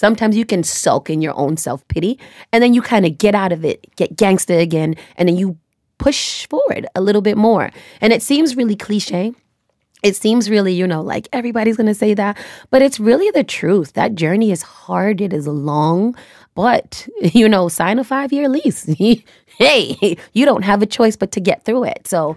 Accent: United States; I am the product of a father from Trinidad, a mother from Honduras. I was born and raised here in America. So I cover quite a couple of landscapes, Afro-Caribbean, Caribbean, African American, Black.

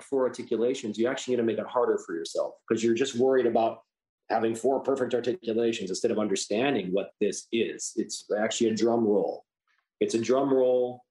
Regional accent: Chicago, Illinois, United States; I also grew up with Michael Jordan. I played basketball in high school. I grew up in Chicago. I went to live games.

